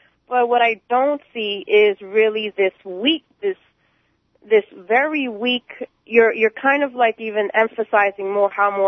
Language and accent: English; New York, United States; I was born and raised in New York. That this is all I know.